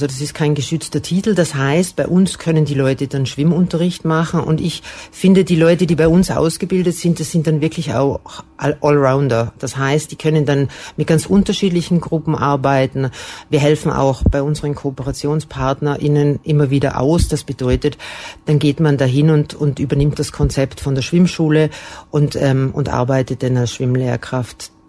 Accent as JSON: {"language": "German", "country": "Austria", "lives_now": "Germany", "said": "Ich ja auch, ich bin Österreicherin, aber mich versteht man einfach trotzdem hier."}